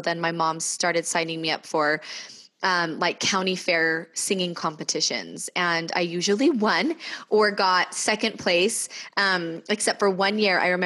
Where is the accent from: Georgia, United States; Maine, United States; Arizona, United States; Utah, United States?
Utah, United States; Bountiful; I grew up in Bountiful, Utah, and I always loved singing.